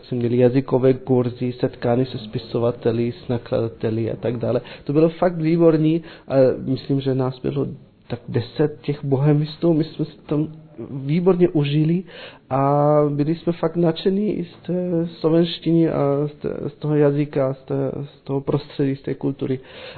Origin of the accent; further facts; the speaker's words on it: Dresden, Saxony, Germany; Czech is a second language; já jsem vyrostl v Drážďanech